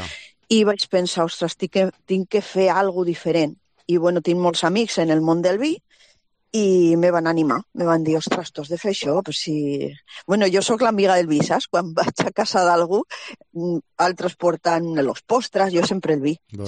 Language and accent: Catalan; Borja, Aragon, Spain; born there; now in Catalonia, Spain; Jo sóc nascuda al Campo de Borja. Ah? Bon vi, una terra a l'imperi de la Garnatxa, sí, sí. Una terra de vi, també. I bueno, de ahí estan els meus arrels, a Borja. Però bueno, porto molts anys aquí a Catalunya, eh?